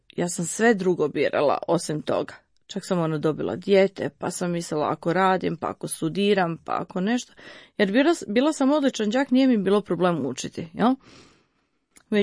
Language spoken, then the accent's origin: Croatian; Vukovar, Vukovar-Syrmia County, Croatia; Jer smo bili iz miješanih brakova, ja sam iz Vukovara